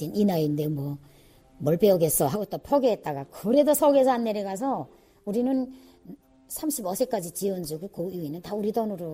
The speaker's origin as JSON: {"language": "Korean", "country": "North Korea", "moved": "as an adult", "lives_now": "South Korea", "said": "북한에서 내가 음악을 하다 왔으니까"}